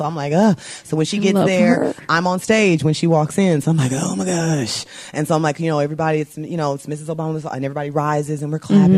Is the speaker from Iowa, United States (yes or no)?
no; Chicago, Illinois, United States; we're both from Chicago, and so I think I made that joke because I was telling her, because she went to a more prestigious school, and mine was in the hood